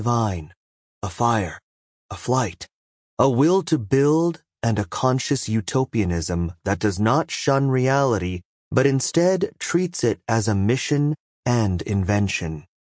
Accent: Auroville, Tamil Nadu, India; Aurelise and I grew up in Auroville. We spent our early years there, in a magical, denuded terrain, a flat desert that felt very remote, both physically and psychologically.

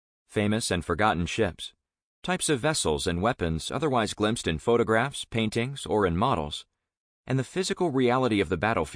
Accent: California, United States; My earliest work, in my native California, was with the sites of the indigenous Ohlone culture in my hometown, and then the California Gold Rush and the role ships played in shaping San Francisco and my home state.

